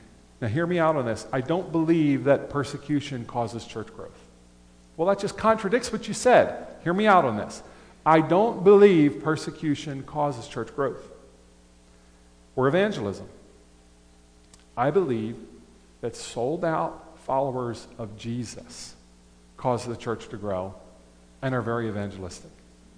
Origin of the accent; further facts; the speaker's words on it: United States; born there; I was born in America. I've lived in America.